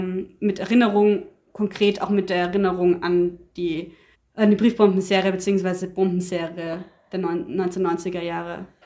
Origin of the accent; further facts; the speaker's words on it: Salzburg, Austria; Ich bin in Salzburg aufgewachsen.